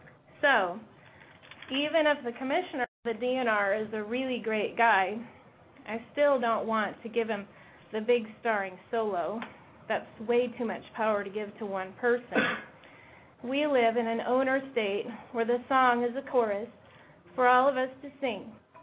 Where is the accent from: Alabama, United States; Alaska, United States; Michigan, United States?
Alaska, United States; Ketchikan; now in Soldotna, United States; I'm from Soldotna. Thank you for taking my testimony. I grew up on an acreage in Ketchikan